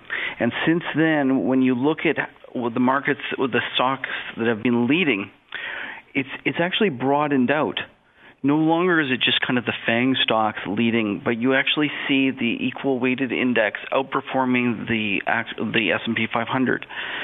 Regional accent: Canada; we're Canadian

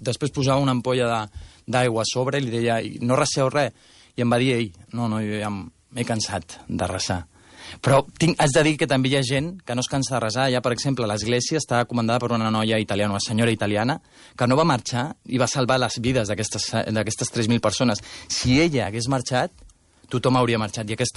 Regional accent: Barcelona, Catalonia, Spain; jo sóc de Barcelona

